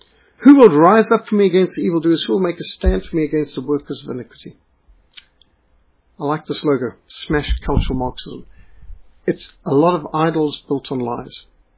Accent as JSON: {"language": "English", "country": "Zimbabwe", "tie": "born or raised there", "said": "because they're the people I grew up amongst in Rhodesia."}